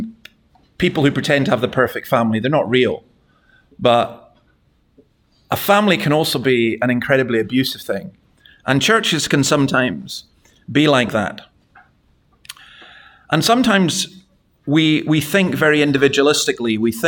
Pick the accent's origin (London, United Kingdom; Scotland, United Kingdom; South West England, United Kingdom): Scotland, United Kingdom; I'm a Scottish Presbyterian minister, so I could spend an hour giving you my first point and just talk endlessly.